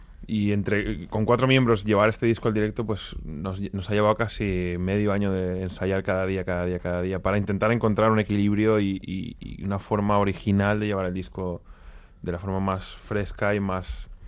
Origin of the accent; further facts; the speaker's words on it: Balearic Islands, Spain; hicimos una preproducción en Mallorca, él vino una semana a mi tierra